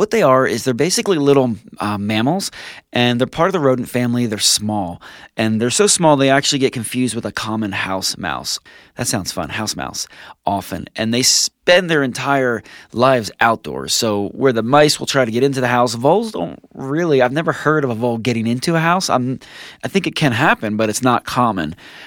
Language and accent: English; New Jersey, United States; now in Utah, United States; I grew up in New Jersey where the skies are gray all winter